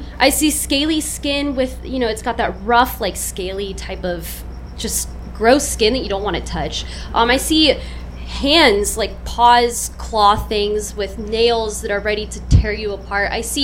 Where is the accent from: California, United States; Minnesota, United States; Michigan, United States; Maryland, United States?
California, United States; Oceanside; my parents' first house that I grew up in Oceanside.